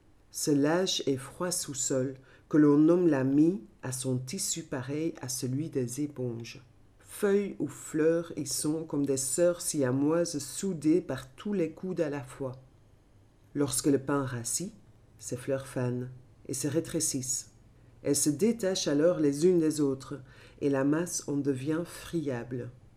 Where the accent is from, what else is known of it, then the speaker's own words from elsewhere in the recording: Flanders, Belgium; French is a second language; Mais ok, je suis flamande, hein